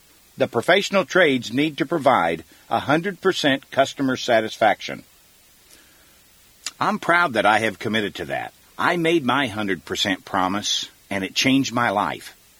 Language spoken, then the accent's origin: English; Kansas City, Missouri, United States; After all, I am from Kansas City, the home of Hallmark cards